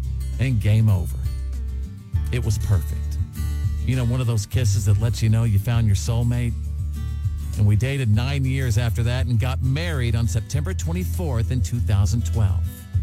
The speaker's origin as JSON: {"language": "English", "region": "Texas", "country": "United States", "tie": "born or raised there", "said": "while we were both working in radio in Dallas, Texas. Dallas was close to my hometown and I was doing the morning show there"}